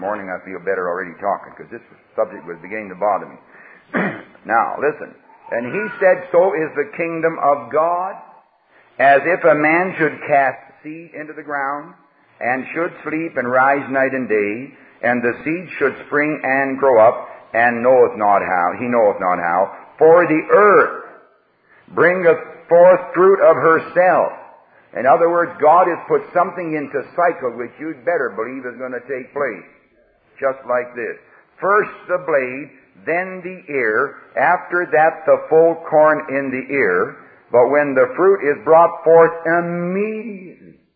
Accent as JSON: {"language": "English", "country": "Canada", "tie": "born there", "said": "I was a Presbyterian as a boy. I'm a Canadian by birth."}